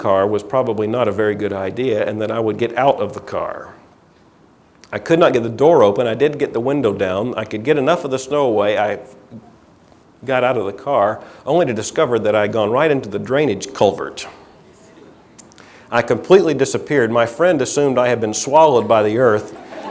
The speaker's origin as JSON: {"language": "English", "town": "Fort Lauderdale", "region": "Florida", "country": "United States", "tie": "born or raised there", "said": "I grew up in Fort Lauderdale, Florida. I knew sand. I knew surf. I knew swamp. But I did not know snow."}